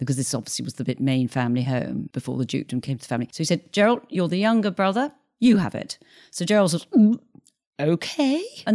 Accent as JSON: {"language": "English", "town": "Mayfield", "region": "South East England", "country": "United Kingdom", "tie": "born or raised there", "said": "and we were brought up in a beautiful village called Mayfield, absolutely idyllic, classic Sussex village."}